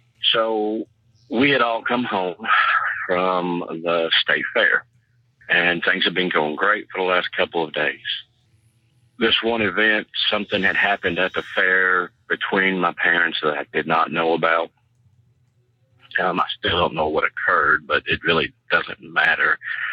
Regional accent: Louisville, Kentucky, United States; I'm from Louisville, Kentucky.

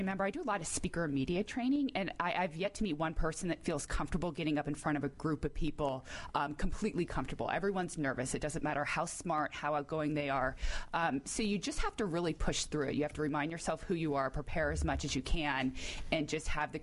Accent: Centerville, Virginia, United States; I grew up locally here out in Centerville, Virginia, in Fairfax County.

